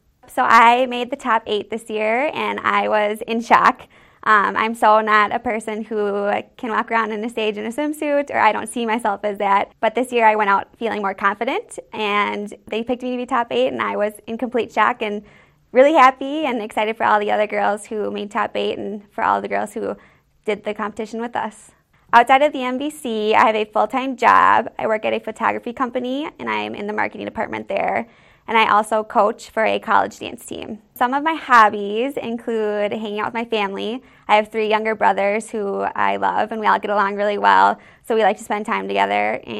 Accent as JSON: {"language": "English", "town": "Maple Grove", "region": "Minnesota", "country": "United States", "said": "I'm from Maple Grove"}